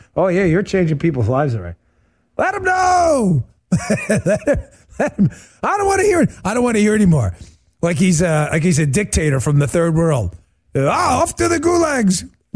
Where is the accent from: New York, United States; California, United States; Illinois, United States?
New York, United States; We're screamers from New York.